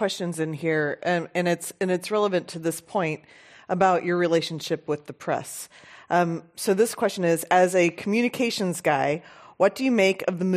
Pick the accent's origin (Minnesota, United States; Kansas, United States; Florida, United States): Kansas, United States; Maybe you don't hear this, but I'm from Kansas, so I hear this a lot.